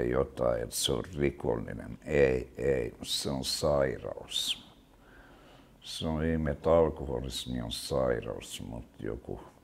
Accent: Stockholm, Stockholm County, Sweden; Kun mä kasvoin nuoren Tukholmassa varsinkin, me käytettiin paljon LSD:tä.

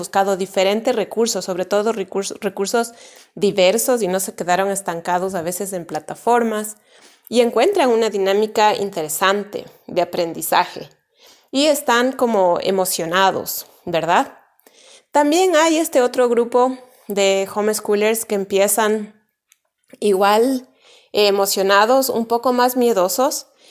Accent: Ecuador; Y en mi país, en Ecuador, las clases, como en muchas partes del mundo, empiezan en más o menos en octubre.

